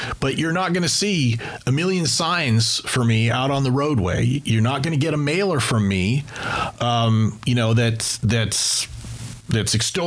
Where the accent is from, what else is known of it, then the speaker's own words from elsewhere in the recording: Escondido, California, United States; having grown up in San Diego, and I grew up in Escondido